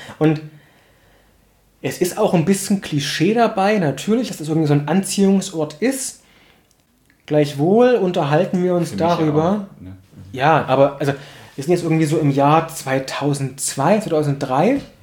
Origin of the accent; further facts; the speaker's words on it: Plauen, Saxony, Germany; Da, wo ich aufgewachsen bin, in dem Stadtteil in Plauen, gab es einen Jugendclub und ein Jugendtheater